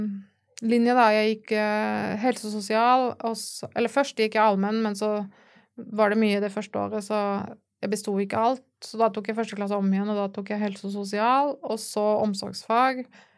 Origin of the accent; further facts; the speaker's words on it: Stavanger, Rogaland, Norway; born there; also born or lived in Tromsø / Bergen / Rjukan / Horten; Vi flyttet en del, for pappa var militær. Så jeg er født I Stavanger. Og så har vi bodd I Tromsø og I Bergen, og så på Rjukan, og så til Horten før vi på en måte ble bosatt der da.